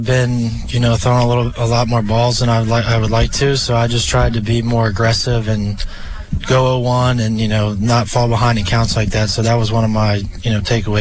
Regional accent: Richmond, United States; I was just at home with my parents and a couple of my friends from my hometown in Richmond

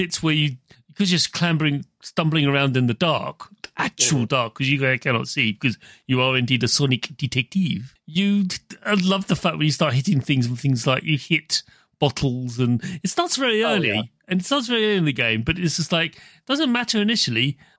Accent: United Kingdom; I just want to cry, but I can't because I'm British.

